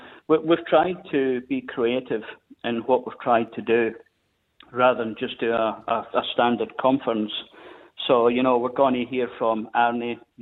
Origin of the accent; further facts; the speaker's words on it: Queensland, Australia; I'm a Queenslander